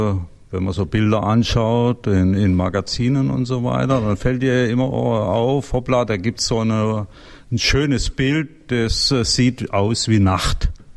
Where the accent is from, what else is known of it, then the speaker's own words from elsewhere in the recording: Kaufringen, Bavaria, Germany; ich komme aus Kaufringen im schönen Bayern.